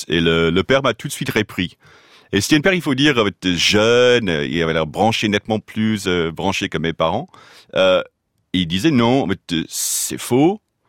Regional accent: United States; French is a second language; j'avais l'idée en tête, en tant qu'Américain de 16 ans

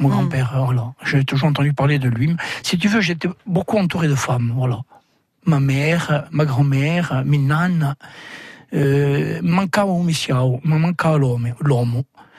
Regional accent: Corsica, France; first language Corsican; French is a second language; moved away as an adult; On parlait corse, moi c'était ma langue maternelle, mais on ne parlait jamais de pas, on ne parlait jamais d'histoire. Je suis arrivé à 18 ans, quand j'étais à Nice, faire mes études d'histoire géo

